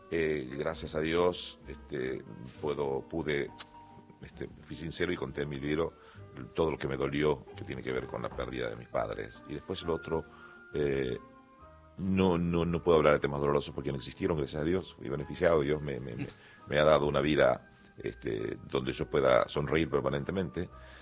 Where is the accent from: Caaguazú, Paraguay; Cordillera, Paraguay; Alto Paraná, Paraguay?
Cordillera, Paraguay; San Bernardino; San Bernardino queda a unos 50 kilómetros nada más. Bien, allá todo chico, entonces bien cerca, es donde está el lago de Pacaraí. Ahí nací.